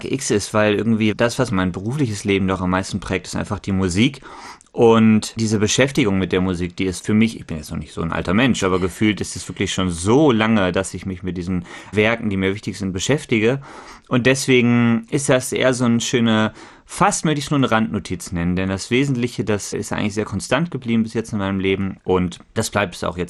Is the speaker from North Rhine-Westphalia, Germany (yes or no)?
yes; Bonn, North Rhine-Westphalia, Germany; Ich habe eine Reihe ins Leben gerufen in Bonn, in meiner Heimatstadt.